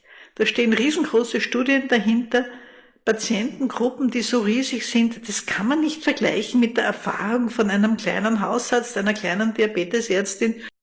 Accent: Austria; die sind bei uns in Österreich immer weniger gebräuchlich

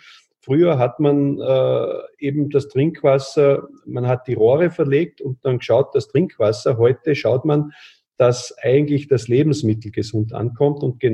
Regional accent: Austria; gerade bei uns in Österreich

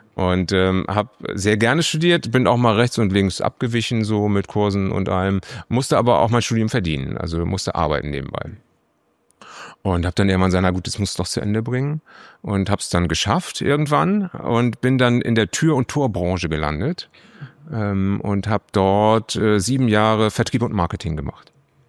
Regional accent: Husum, Schleswig-Holstein, Germany; aufgewachsen bin ich in Husum an der Nordsee. Das ist ein sehr strukturschwaches Gebiet. Und da gibt's eigentlich nichts.

